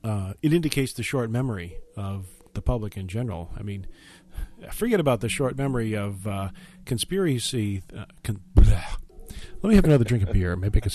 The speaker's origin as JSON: {"language": "English", "town": "Buffalo", "region": "New York", "country": "United States", "tie": "born or raised there", "said": "And growing up in Buffalo, I mean, there might be one I can get from L.A."}